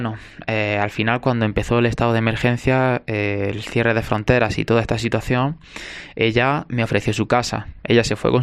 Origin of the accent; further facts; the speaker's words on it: Almería, Andalusia, Spain; español, de Almería y actualmente estoy atrapado en Perú.